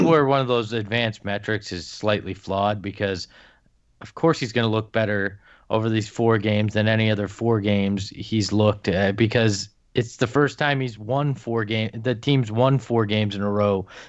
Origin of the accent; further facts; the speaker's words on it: Boston, Massachusetts, United States; born there; And I can say that because I was born in Boston.